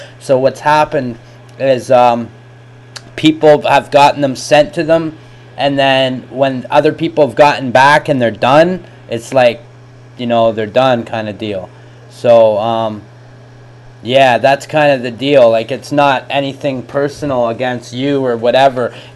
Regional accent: Peterborough, Ontario, Canada; I'm from Peterborough, Ontario.

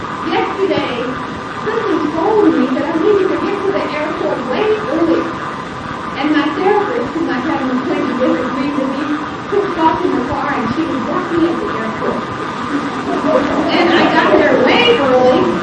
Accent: Kentucky, United States; also born or lived in Manhattan; now in Asheville, United States; I moved from Manhattan to the small town of Korea. That's what I'm going to talk about, going back to Kentucky, which is where I was raised.

